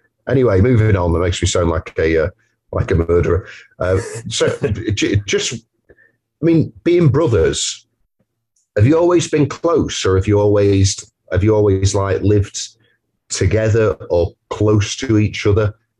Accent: Wigan, North West England, United Kingdom; We are from Wigan, so I'm pretty sure Wigan at one point had like the most pubs per square mile, like in the UK.

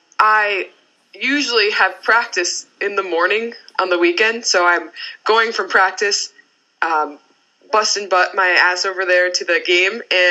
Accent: Brookville, Ohio, United States; I want you to know that I actually, part of my life, I grew up in Ohio.

